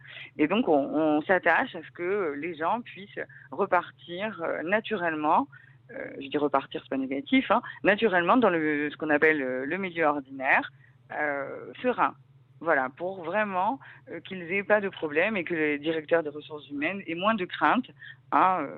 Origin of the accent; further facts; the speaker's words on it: Corsica, France; je suis native de Corse.